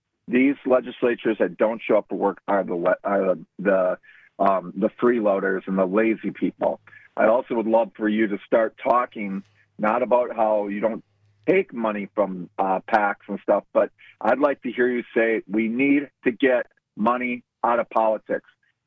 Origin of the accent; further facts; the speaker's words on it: Wisconsin, United States; I'm from Wisconsin originally, and the family lives there